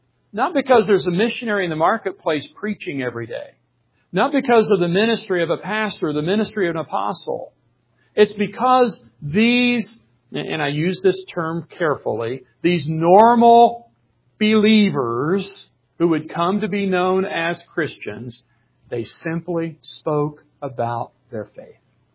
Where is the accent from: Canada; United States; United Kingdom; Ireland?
United States; the South; now in Buffalo, United States; why are you, as a Southerner, in Buffalo, New York?